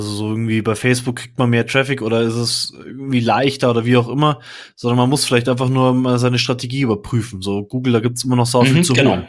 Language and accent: German; Germany; ich bin Deutscher, und Deutschland steht für die und die Werte und das empfinde ich als meine persönliche Heimat.